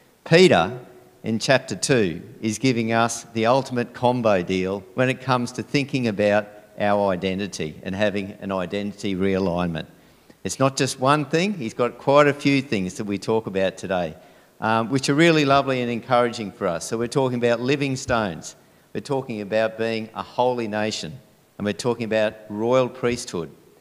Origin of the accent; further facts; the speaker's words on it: Queensland, Australia; born north of the border in Queensland, and so that's always stuck with me. And so even though I've been in New South Wales for 30 years, I still feel as a Queenslander does